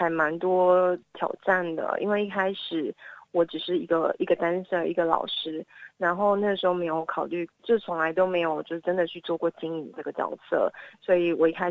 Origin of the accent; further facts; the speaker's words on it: Taiwan; 其实因为我是台湾人，所以我那时候来的时候是打工度假来的。